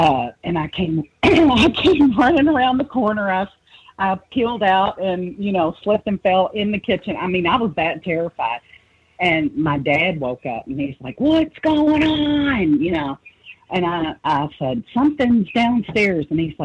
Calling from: Louisville, Kentucky, United States; I'm calling from Louisville, Kentucky.

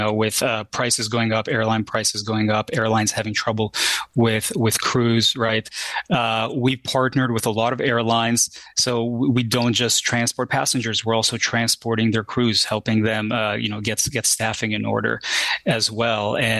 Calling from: Hawaii, United States; And I am actually calling from Hawaii.

